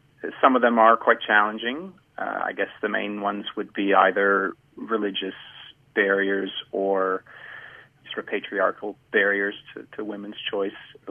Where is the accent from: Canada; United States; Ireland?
Canada; So I'm from Canada